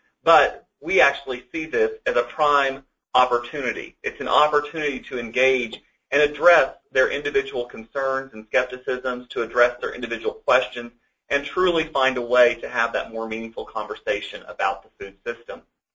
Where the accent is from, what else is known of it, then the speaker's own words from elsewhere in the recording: Kansas, United States; I am from Northwest Kansas. I believe I'm a product of Northwest Kansas. So this is what I grew up looking at every morning and evening as I woke up on my family's cattle ranch.